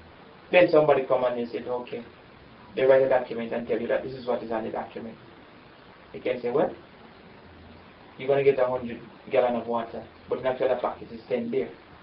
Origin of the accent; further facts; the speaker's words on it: Jamaica; I would say outside of Jamaica, but I spend a little time going in and outside of the United States